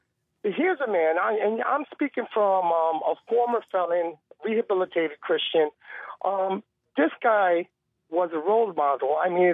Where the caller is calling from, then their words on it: Massachusetts, United States; I'm actually from Western.